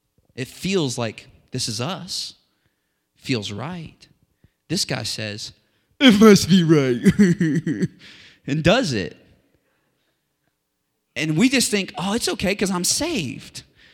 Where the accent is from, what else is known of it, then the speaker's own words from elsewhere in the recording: Virginia, United States; Okay, I know we're from Virginia, but the answer is orange.